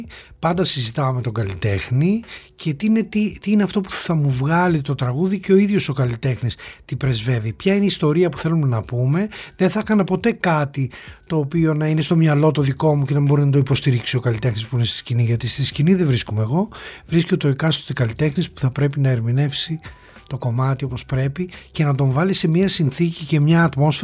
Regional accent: Neochori, Western Greece, Greece; now in Athens, Greece; Νεοχώριο Μεσολογγίου. Οπότε μετά, ερχόμενος στην Αθήνα, πήγα και γράφτηκα σε μια σχολή

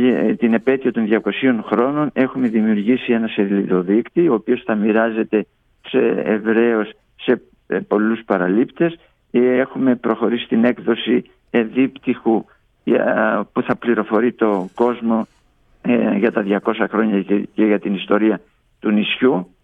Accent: Kasos, South Aegean, Greece; γνωρίζεις ότι έζησα και μεγάλωσα στην Κάσο και έφυγα όταν μόνο για να σπουδάσω και επανήλθα αργότερα σαν καθηγητής.

